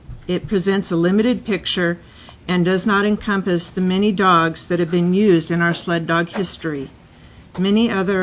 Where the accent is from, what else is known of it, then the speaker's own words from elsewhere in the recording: Palmer, Alaska, United States; I'm from Palmer. I have lived in Alaska for 25 years.